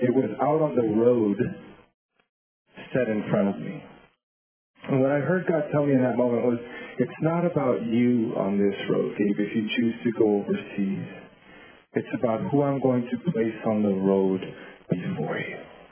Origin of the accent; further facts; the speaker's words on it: El Paso, Texas, United States; I was doing ministry in El Paso, Texas, my hometown, at Fort Bliss